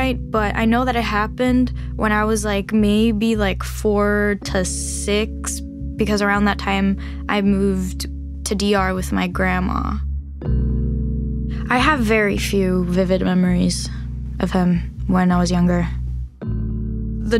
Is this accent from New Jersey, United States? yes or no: yes; Little Ferry, New Jersey, United States; I am 18 years old, and I grew up in Little Ferry, New Jersey.